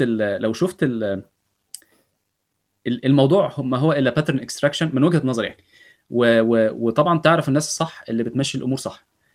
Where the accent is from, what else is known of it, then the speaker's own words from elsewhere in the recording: Egypt; لما يسألوني أنت إيه جنسيتك إيه, بقول لهم أنا مصري بس citizen of the universe